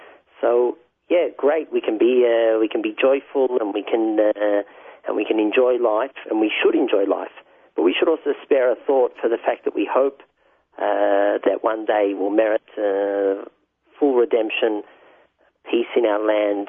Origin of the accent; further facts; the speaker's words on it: Australia; And growing up in Australia, I have strong Chabad roots because I went to a Lubavitcher school there.